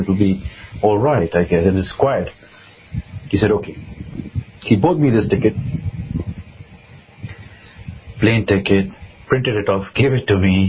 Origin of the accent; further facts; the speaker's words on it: United Kingdom; born there; I'm a British citizen. I was born in this country, so I'm a British citizen.